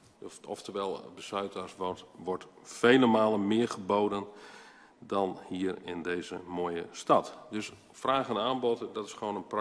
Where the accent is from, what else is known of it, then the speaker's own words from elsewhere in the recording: Friesland, Netherlands; Het dorp waar ik opgegroeid ben, ergens downtown Friesland.